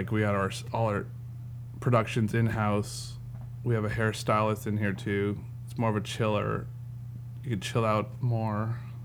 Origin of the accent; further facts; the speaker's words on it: Toronto, Ontario, Canada; now in Burlington, Canada; I'm from Toronto.